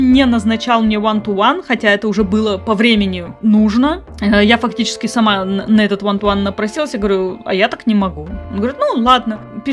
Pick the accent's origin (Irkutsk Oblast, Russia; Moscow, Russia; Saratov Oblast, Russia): Irkutsk Oblast, Russia; Irkutsk; Чтобы вы понимали, я из Иркутска. В Иркутске не то чтобы очень классно с работой.